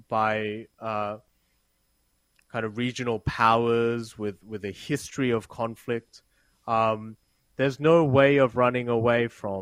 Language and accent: English; Seoul, South Korea; values and outlooks are shaped by my parents, who are Korean, and by my childhood, just growing up in Seoul.